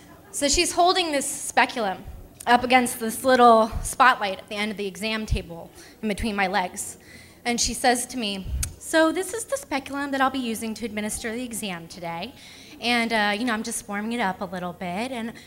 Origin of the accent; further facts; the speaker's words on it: Palo Alto, California, United States; I grew up in Palo Alto, or as other people might like to call it, Palo Alto, which is a suburban area that's kind of sleepy, about 30 minutes south of San Francisco here